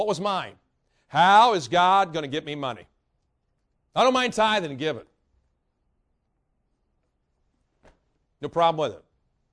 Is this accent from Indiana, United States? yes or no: yes; Indiana, United States; I mean, I'm from Indiana.